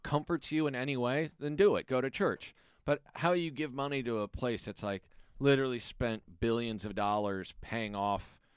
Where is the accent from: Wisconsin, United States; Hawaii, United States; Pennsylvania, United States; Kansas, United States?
Kansas, United States; Yeah, I mean, I had people growing up in Kansas tell me that Gandhi is in hell